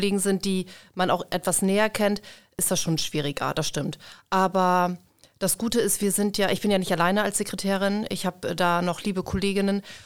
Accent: Cloppenburg, Lower Saxony, Germany; now in Damme, Germany; Aus Kloppenburg.

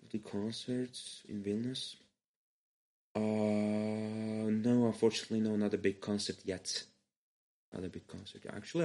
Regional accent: Istanbul, Turkey; from Istanbul

